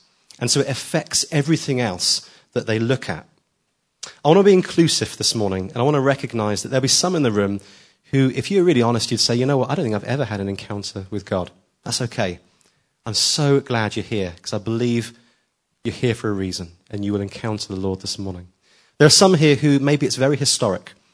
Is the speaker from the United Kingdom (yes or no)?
yes; England, United Kingdom; We're so English, aren't we?